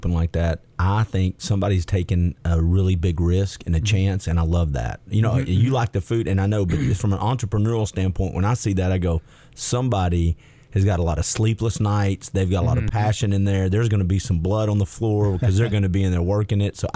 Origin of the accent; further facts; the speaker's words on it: East Ridge, Tennessee, United States; because I grew up and live in East Ridge.